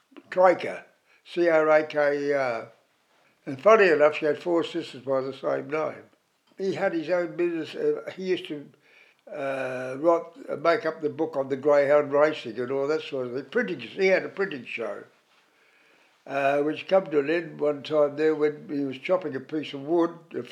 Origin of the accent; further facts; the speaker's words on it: Australia; I'm not Chinese. I'm Australian, born dead, born McGill.